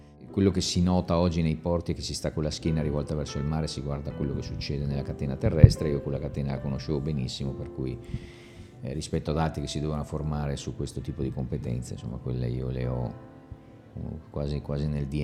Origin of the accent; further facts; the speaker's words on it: Verona, Veneto, Italy; born there; Io invece sono nato a Verona, che è una città che ha una grande vocazione logistica e intermodale, è il più grande nodo intermodale italiano